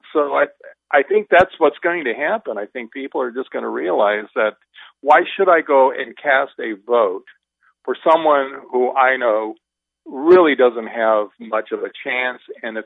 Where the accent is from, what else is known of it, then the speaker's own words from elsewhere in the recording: California, United States; I grew up in Southern California.